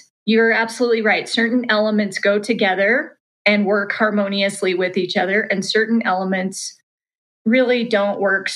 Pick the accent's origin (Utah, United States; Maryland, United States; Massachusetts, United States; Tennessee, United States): Utah, United States; Salt Lake City; I grew up in Salt Lake City, Utah.